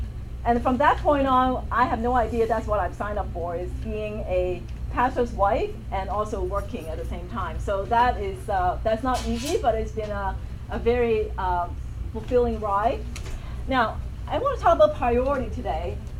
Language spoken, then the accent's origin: English; Chicago, Illinois, United States; also born or lived in Hong Kong; when I grew up in Chicago, I'm a parachute kid, meaning my parents dropped me off in Chicago, we immigrated there, but they went back to Hong Kong. So I grew up with my uncles and aunts.